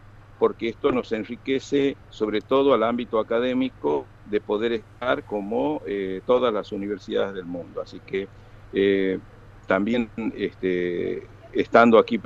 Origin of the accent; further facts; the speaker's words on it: Argentina; somos tres argentinos que estamos en este momento aquí